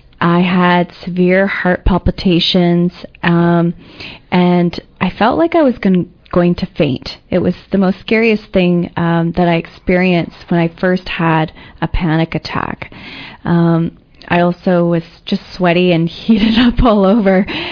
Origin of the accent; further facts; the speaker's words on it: London, Ontario, Canada; moved away as an adult; now in Toronto, Canada; when I moved out of my home in 2003, I moved to Toronto from London, Ontario, and something there with regards to the move.